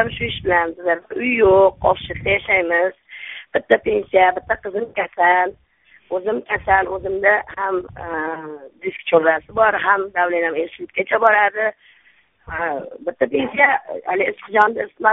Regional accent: Samarkand, Samarqand Region, Uzbekistan; Samarqand.

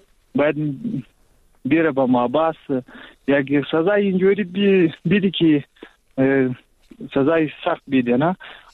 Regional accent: Zabul, Afghanistan; من ساکنیم افغان هستیم، از ولایت زابل ولسوالی خاک افغان هست میزنیم.

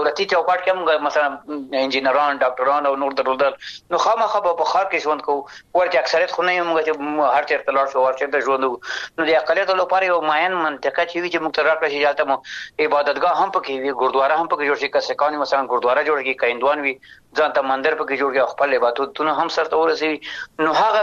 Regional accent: Afghanistan; زه افغان یم د افغانستان یم

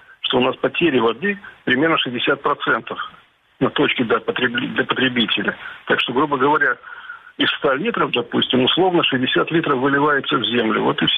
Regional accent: Simferopol, Crimea, Ukraine; Ну, смотрите, я как бы вырос в Симферополе. Я помню, какой это был зеленый, цветущий город.

